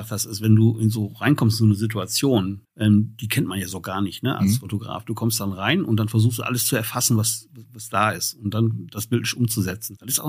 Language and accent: German; Bochum, North Rhine-Westphalia, Germany; Und ich bin ja Bochumer.